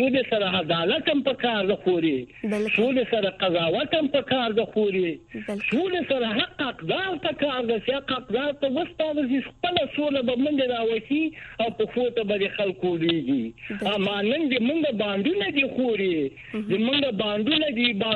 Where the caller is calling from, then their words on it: Kabul, Afghanistan; د کابل نه خبرې کوم کوي.